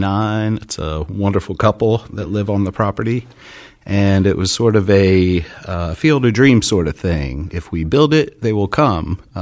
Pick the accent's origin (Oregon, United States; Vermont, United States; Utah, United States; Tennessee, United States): Tennessee, United States; Nashville; I come from Nashville, and there are so many studios